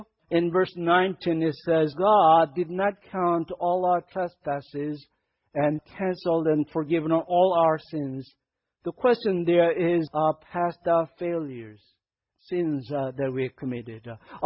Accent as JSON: {"language": "English", "country": "South Korea", "said": "I'm from Korea and all that."}